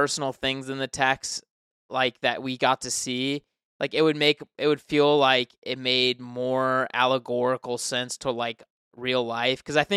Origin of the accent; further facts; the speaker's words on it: United States; I guess it's because I'm American and, like, we have been taught to not, like, let bullies fuck our shit up.